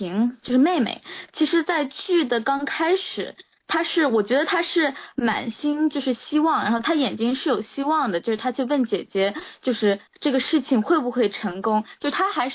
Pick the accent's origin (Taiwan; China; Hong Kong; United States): United States; 恰恰就是因为我们在美国长大